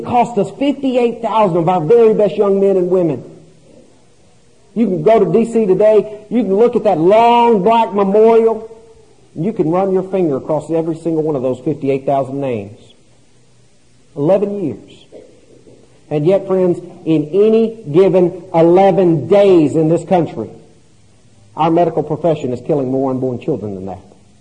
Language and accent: English; Tennessee, United States; My home state of Tennessee, we stopped a multi-billion-dollar dam project for an inch-long snail darter fish.